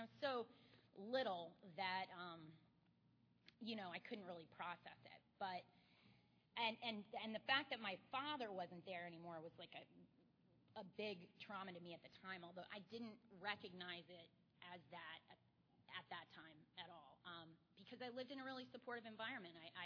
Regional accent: Tampa, Florida, United States; I was born here in Tampa. I'm a native Floridian

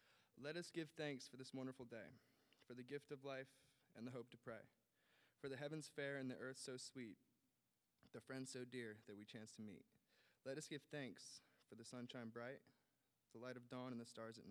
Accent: Orlando, Florida, United States; I grew up in Orlando, and I was youngest of five.

